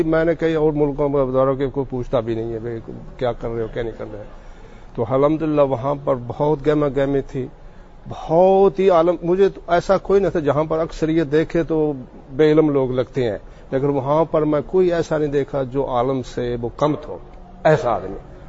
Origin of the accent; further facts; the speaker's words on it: Pakistan; moved away; چونکہ میں بتاتا میں پاکستان سے آیا ہوں, تو مطلب امین بھائی بھی پاکستان سے تھے